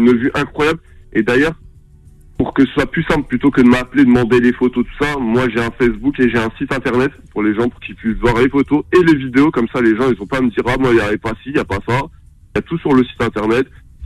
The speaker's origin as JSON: {"language": "French", "country": "Algeria"}